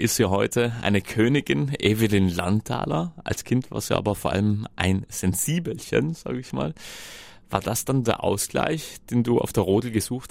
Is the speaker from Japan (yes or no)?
no; Trentino-Alto Adige, Italy; Warum sind wir Südtiroler im Naturbahnrodeln so stark?